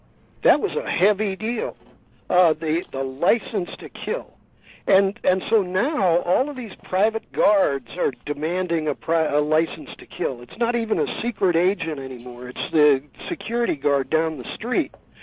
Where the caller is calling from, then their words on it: San Francisco, California, United States; I'm calling you from San Francisco